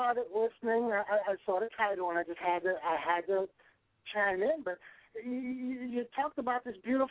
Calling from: New York City, New York, United States; Hi, I'm calling from Queens.

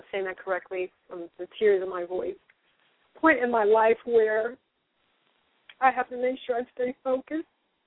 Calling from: Los Angeles, California, United States; From California, from the Los Angeles area.

